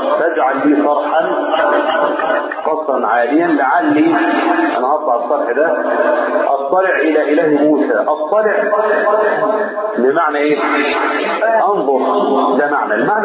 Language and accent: Arabic; Egypt; شوفوا مصانع الطوب عندنا في مصر من زمان